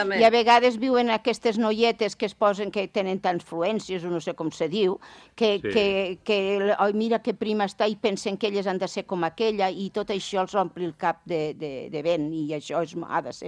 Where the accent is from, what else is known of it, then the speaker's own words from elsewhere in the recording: Catalonia, Spain; Jo que soc del Baix Ebre, que del meu poble Tortosa hi ha 8 quilòmetres